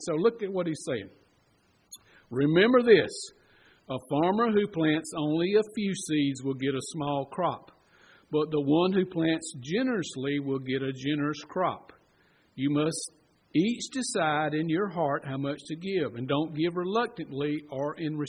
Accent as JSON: {"language": "English", "town": "Unadilla", "region": "Georgia", "country": "United States", "tie": "born or raised there", "lives_now": "Cochran, United States", "said": "Now, Terry told you that I was raised over in Unadilla, and he said, \"Don't hold that against me.\""}